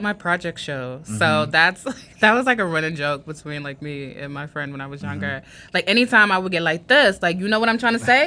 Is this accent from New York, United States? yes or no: yes; Brooklyn, New York, United States; because I'm from Brooklyn, I'm all from right. the hood, you know, I had a lot of, like, craziness in my family.